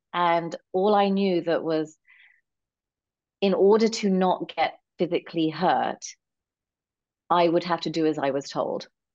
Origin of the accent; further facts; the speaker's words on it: London, United Kingdom; So I grew up in a conservative Indian family, but was born and raised in London. So I was exposed to both cultures.